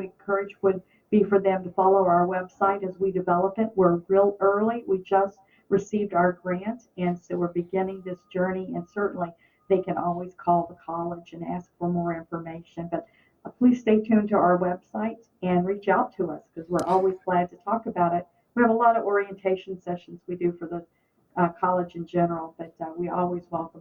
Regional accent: the South, United States; now in Fargo, United States; If I come from the South, so you probably can tell

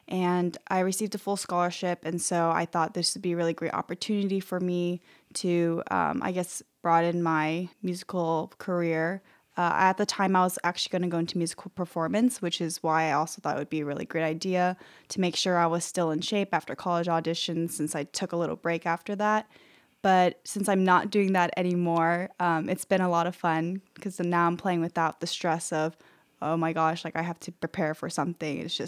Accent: Palos Verdes, California, United States; I'm 18 and I am from Palos Verdes, California.

